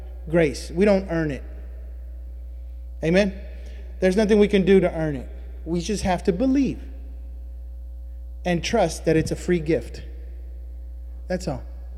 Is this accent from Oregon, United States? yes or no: no; Texas, United States; Because I was from Texas. None of that matters. Because I'm an American.